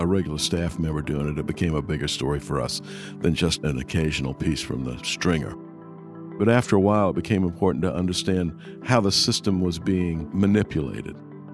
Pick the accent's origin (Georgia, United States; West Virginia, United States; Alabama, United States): Georgia, United States; Savannah; also born or lived in Richmond / Tallahassee; began in my hometown of Savannah, Georgia, went to Richmond, and finally to Tallahassee, Florida.